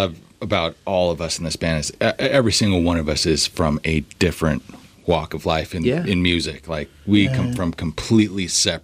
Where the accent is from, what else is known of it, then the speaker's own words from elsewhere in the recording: Maui, Hawaii, United States; moved away; I was born on Maui, so my dad's full-blooded Hawaiian, so I did a lot of Hawaiian music.